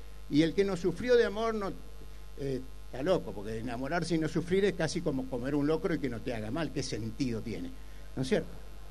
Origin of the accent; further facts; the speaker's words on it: Entre Ríos, Argentina; esto nos va a hacer mirarnos como argentinos, mirarnos como entrerrianos, como correntinos, como lo que somos.